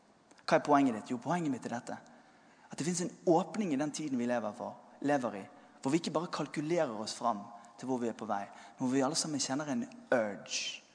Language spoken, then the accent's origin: Norwegian; Western Norway, Norway; Og som vestlending så kan jeg vitne for deg om at han blåser egentlig overalt.